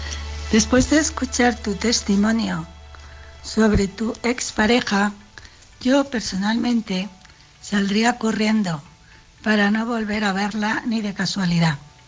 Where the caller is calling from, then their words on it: Alicante, Valencian Community, Spain; Buenas noches … de Alicante.